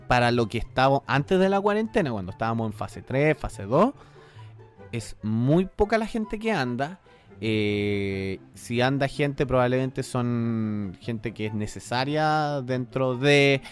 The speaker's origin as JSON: {"language": "Spanish", "country": "Chile", "said": "sepan cuál es la realidad que nosotros estamos viviendo acá como chilenos."}